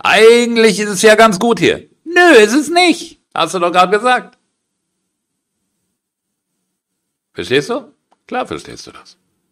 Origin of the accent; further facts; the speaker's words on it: Germany; Ich bin Deutscher, ich mag das hier, ja, ich mag das Land